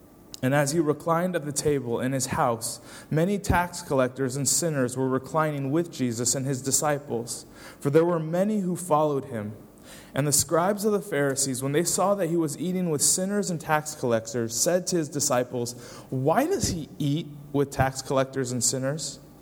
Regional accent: United States; Perhaps you can tell from my accent that I am from the States. My wife and I reside currently just outside of Chicago.

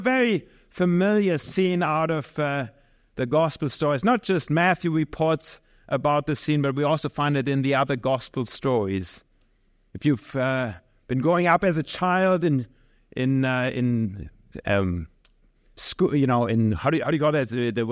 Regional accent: Germany; I was coming from Germany where whatever I heard at church was, when you follow Jesus, it's all going to be kind of a nice situation.

